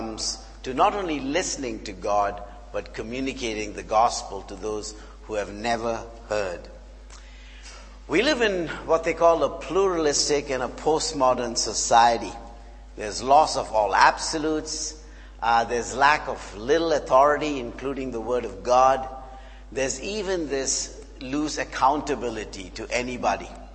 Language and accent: English; India; I come from India.